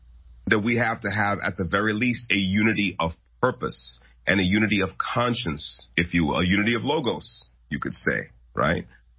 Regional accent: United States; But I'm also an American, you know.

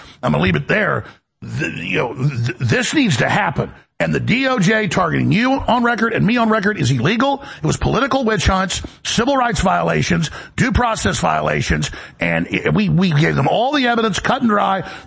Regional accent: the South, United States; You're an American. I'm an American. I'm a Southerner. You're a Midwesterner.

